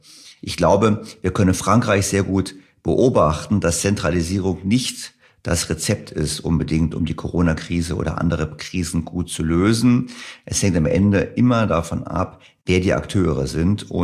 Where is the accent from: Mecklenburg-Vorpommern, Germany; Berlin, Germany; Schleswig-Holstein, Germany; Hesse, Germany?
Berlin, Germany; Ich würde vielleicht auch als Berliner Bürger sagen